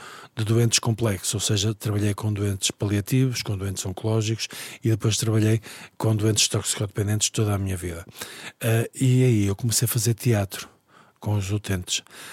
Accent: Viana do Castelo, Portugal; now in Porto, Portugal; E então tirei a enfermagem em Viana do Castelo, que é de onde eu sou, e quando vim para o Porto

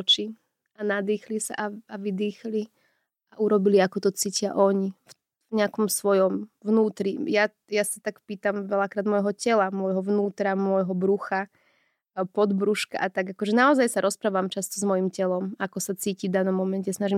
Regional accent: Nitra, Nitra Region, Slovakia; Ja som z Nitry

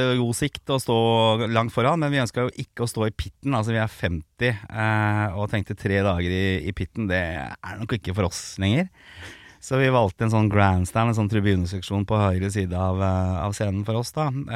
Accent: Oslo, Norway; now in Bærum, Norway; Nei, jeg fra Oslo, da. Jeg vokste opp på Østkanten, på Torshov, ja. I Oslo. Så ja, jeg har vært liksom indre Oslo-gutt. Og så endte jeg opp i Bærum, så jeg bor I Bærum nå. Men det alltid veldig viktig å poengtere at jeg fra Østkanten.

